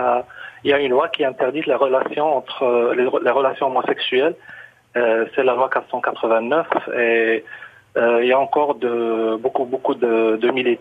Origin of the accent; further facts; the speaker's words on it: Morocco; Ben, j'étais au Maroc, je suis marocain et je vis avec mon copain.